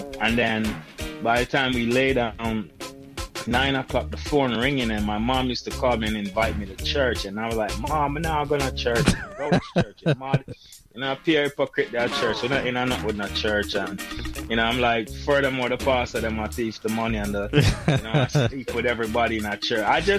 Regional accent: Kingston, Jamaica; So I was born in South Kingston, Fleet Street, live around Maiden Lane, Smith Lane. Then I moved with my aunt after my parents leave and lived in Franklin Town, down the street from, around the corner from Dunkirk.

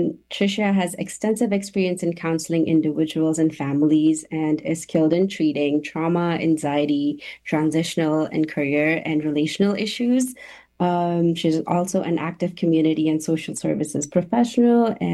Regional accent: India; now in Canada; I'm from India and I finished my degree here at Simon Fraser University in December 23

